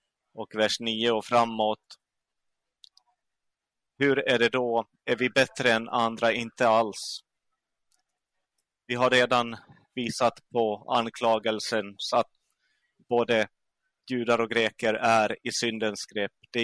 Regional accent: Pello, Lapland, Finland; Vi har kommit norrifrån, så som ni redan hörde, så hör jag hemma i Pello

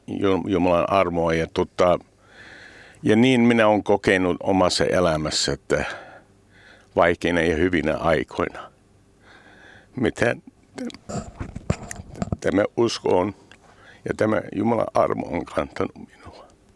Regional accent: United States; Finnish is a second language; now in Finland; kaipaa monesti se minun kotimaa, USA ja minun perhe siellä

